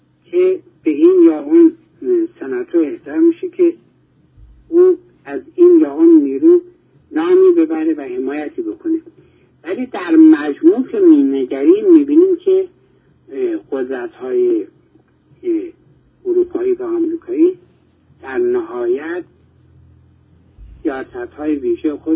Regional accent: Iran; moved away; به عنوان یک سپاهی حرفه‌ای آزادی، به عنوان یک ایرانی، از دور دستان ضمن سلام به دماوند

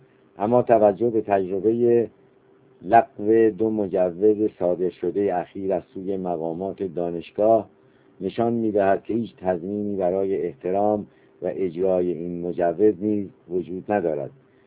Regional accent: Iran; ما هم به عنوان یک ایرانی و یک ایرانی در غربت

